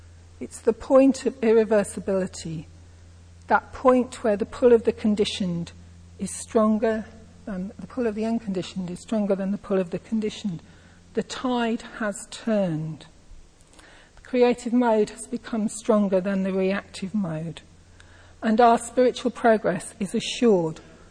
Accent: England, United Kingdom; There's the fact that I'm English, although actually for me it's very important that I'm a half Scot and quarter Irish

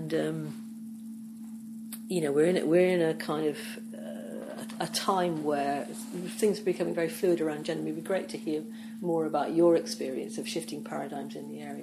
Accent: England, United Kingdom; I'm English, I'm white, I'm working class, I'm a woman.

